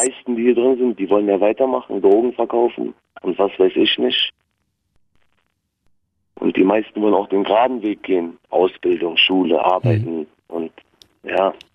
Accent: Berlin, Germany; Ich bin in Berlin groß geworden und halt nicht so gute Verhältnisse, weißt du?

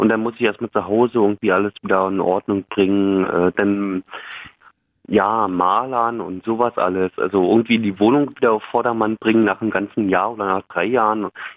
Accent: Germany; Wir als Deutsche sind, also so deutsche Staatsbürger sind sowieso irgendwie überall gern gesehen.

